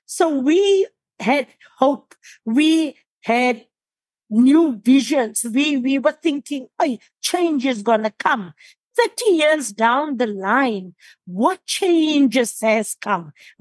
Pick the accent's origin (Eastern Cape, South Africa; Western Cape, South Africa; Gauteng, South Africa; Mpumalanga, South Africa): Western Cape, South Africa; Cape Town; I was born and raised in Cape Town, a suburb called Woodstock in Cape Town.